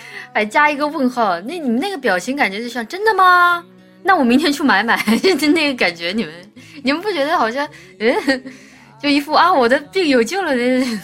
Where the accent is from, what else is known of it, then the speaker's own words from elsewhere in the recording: Hunan, China; 我也是湖南人呐，我妈妈是湖南的，我爸爸是重庆的，我是混血，强强联手，特别能吃辣